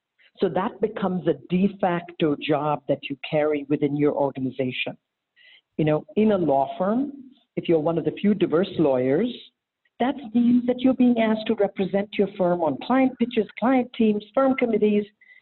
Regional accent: India; moved away as an adult; now in United States; I'm an Indian woman who came to this country from India about 35 years ago.

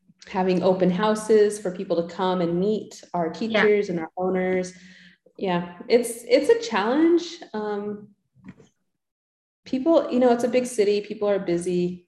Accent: United States; won't do what you want them to do unless you're kind of more strict maybe than I would be used to being as an American.

